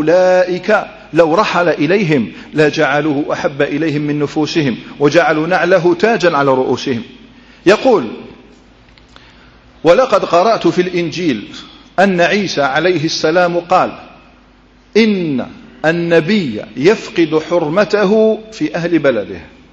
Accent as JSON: {"language": "Arabic", "country": "Morocco", "said": "في بلادنا المغرب كله، المغاربة معروفون"}